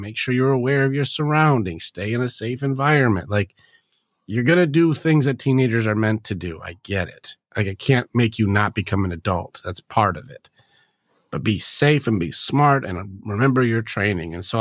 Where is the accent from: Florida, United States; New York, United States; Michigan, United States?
Michigan, United States; Detroit; Cause I grew up in inner city Detroit. I grew up in just a hostile environment.